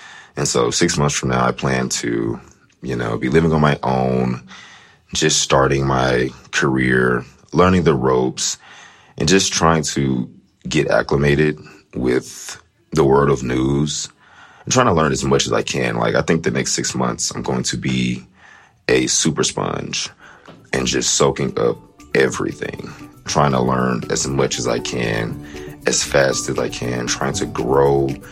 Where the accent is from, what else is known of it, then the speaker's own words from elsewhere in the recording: Fort Worth, Texas, United States; I am from Fort Worth, Texas.